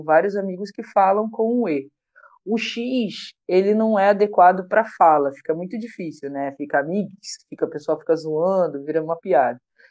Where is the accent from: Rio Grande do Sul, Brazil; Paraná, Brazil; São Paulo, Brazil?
Rio Grande do Sul, Brazil; born there; Eu sou gremista, porque eu nasci no Rio Grande do Sul.